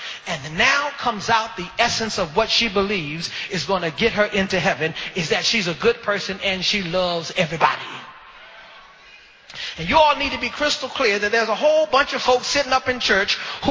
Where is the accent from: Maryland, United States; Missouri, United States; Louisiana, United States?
Maryland, United States; Glenarden; I grew up in this church. I grew up in First Baptist Church here of Glen Arden.